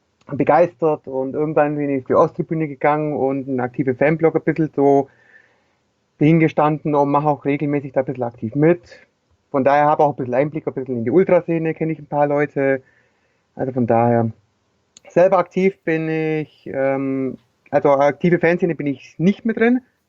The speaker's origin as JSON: {"language": "German", "region": "Baden-Württemberg", "country": "Germany", "said": "Naja, also ich komme aus der Nähe von Heidenheim."}